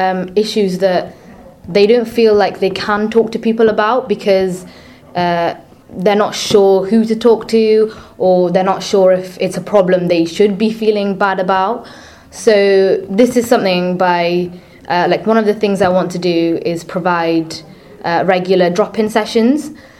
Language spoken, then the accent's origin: English; Wales, United Kingdom; I'm from North Wales, and it's a place that isn't very culturally diverse.